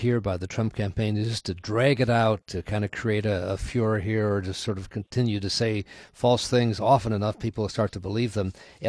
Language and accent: English; Chicago, Illinois, United States; Well, I grew up in the Chicago area, and we certainly knew about the Richard J. Daley machine in Chicago, Cook County